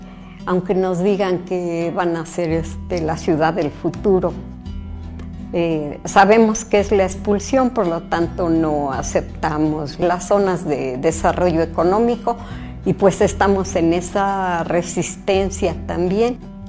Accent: Coyoacán, Mexico City, Mexico; Yo vengo de Pedregales, Coyoacán, de Santo Domingo. Aquí en el Distrito Federal

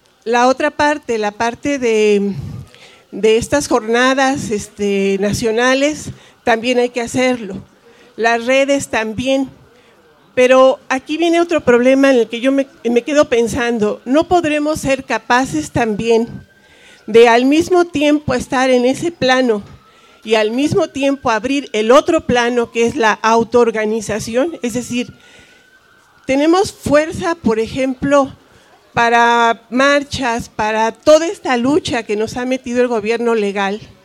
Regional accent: Tlalpan, Mexico City, Mexico; de Tlalpan

